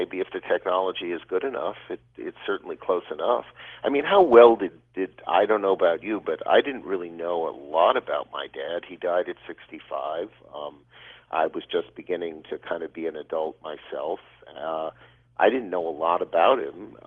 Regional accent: Highland Park, Illinois, United States; also born or lived in New York; I was born in New York, but I grew up in a little place called Highland Park, Illinois.

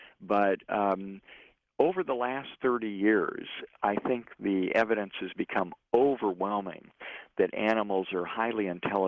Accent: Thousand Oaks, California, United States; I had a famous veterinary professor talk about how she went out in my hometown of Thousand Oaks.

